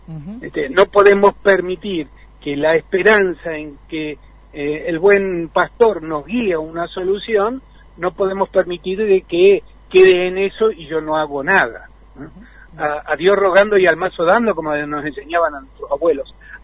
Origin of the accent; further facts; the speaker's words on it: Puerto Deseado, Santa Cruz, Argentina; born there; also born or lived in Chubut; Yo soy patagónico, yo soy nacido en Puerto Deseado, en la provincia uh-huh. de Santa Cruz